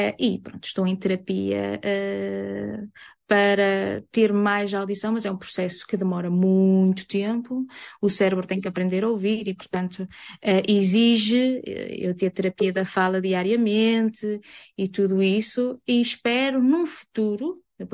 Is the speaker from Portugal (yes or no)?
yes; Arouca, Aveiro, Portugal; Nascida e criada em Arouca, mais concretamente no último concelho de Arouca, que é Fermedo, que certamente que ninguém deve conhecer porque é uma aldeia no meio do nada. Fui criada por pessoas do campo, né? Vindo de uma família de agricultores, muito humilde e muito simples